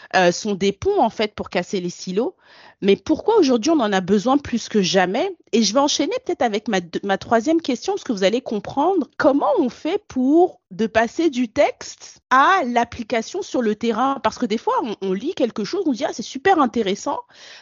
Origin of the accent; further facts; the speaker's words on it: France; now in Canada; sachant que je suis française